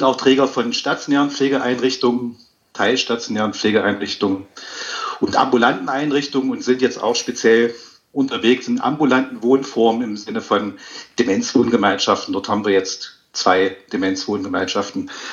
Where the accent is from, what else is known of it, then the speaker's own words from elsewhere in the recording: Bad Langensalza, Thuringia, Germany; born there; Also ich bin Geschäftsführer eines Diakonieverbundes in Nordsachsen. Gebürtig in Bad Langsalza, hat es mich dann doch irgendwann mal in die Ferne gezogen.